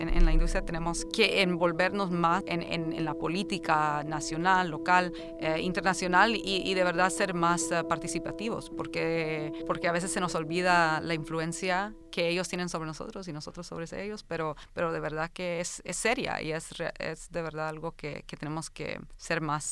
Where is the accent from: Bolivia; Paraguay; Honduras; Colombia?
Honduras; now in Philadelphia, United States; Yo vengo de Honduras, yo me crié en una finca, me crié con una mamá que siempre hacía todo hecho en casa, todo fresco.